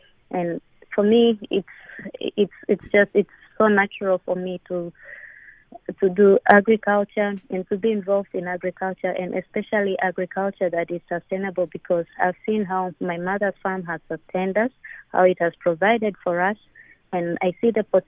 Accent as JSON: {"language": "English", "region": "Kilimanjaro", "country": "Tanzania", "tie": "born or raised there", "said": "I was born in Kilimanjaro, in that's about 550 kilometers from Morogoro. I was born there, and I lived there. I spent a good number of my years in Kilimanjaro"}